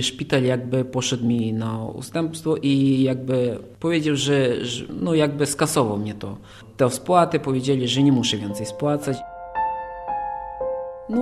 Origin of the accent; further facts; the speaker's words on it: Ternopil Oblast, Ukraine; Polish is a second language; now in Gdańsk, Poland; Przyjechałem z obwodu tarnopolskiego, z Ukrainy. Przyjechałem pierwszy raz do Polski, tutaj do Gdańska bezpośrednio w 2004 roku. To już minęło 13 lat.